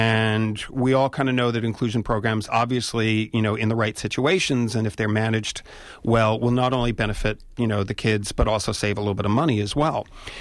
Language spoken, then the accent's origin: English; New York City, New York, United States; I come from New York City, and I'm trying still, after 18 months in Wisconsin, to sort of acclimate myself